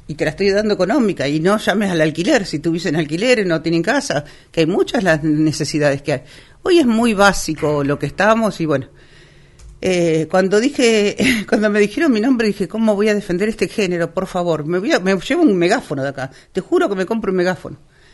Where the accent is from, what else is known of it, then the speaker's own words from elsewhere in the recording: Campo de Mayo, Buenos Aires Province, Argentina; born there; Yo nací en Campo de Mayo, conozco lo de la historia